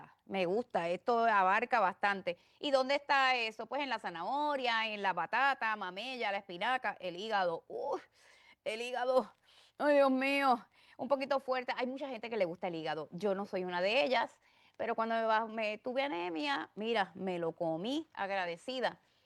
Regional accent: Puerto Rico; Yo soy puertorriqueña

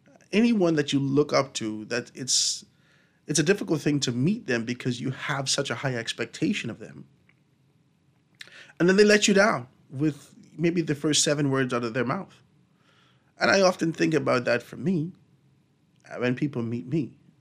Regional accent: Grand Bahama, Bahamas; moved away; When I came from Grand Bahama, listening to the radio every day

